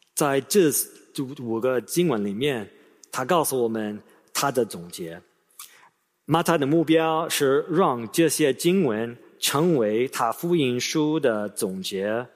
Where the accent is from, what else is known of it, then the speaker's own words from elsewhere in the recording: China; 因为我是个中国人。